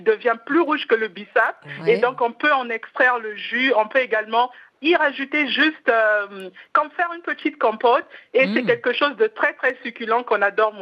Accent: Brazzaville, Republic of the Congo; Je suis de Brazzaville.

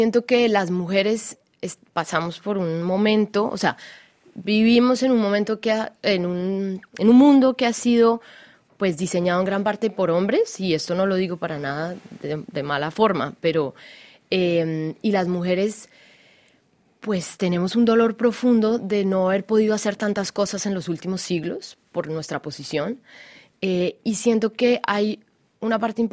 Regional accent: Colombia; also born or lived in France; nací en Colombia, viví entre Francia y Colombia en mi infancia, estudié diseño de modas acá, pero siempre tuve claro que quería regresar.

